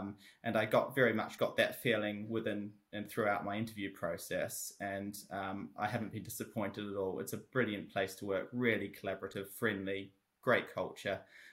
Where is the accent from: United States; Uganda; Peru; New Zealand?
New Zealand; moved away as an adult; now in United Kingdom; the listeners will be able to tell from my accent that I'm not originally from Britain, but I grew up in New Zealand. I trained and qualified as a solicitor there in 2009, but have been practising law in the UK now for over 10 years.